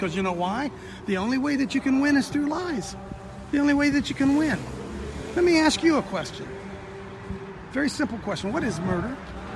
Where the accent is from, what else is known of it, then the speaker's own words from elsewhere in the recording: Ohio, United States; I'm from Ohio.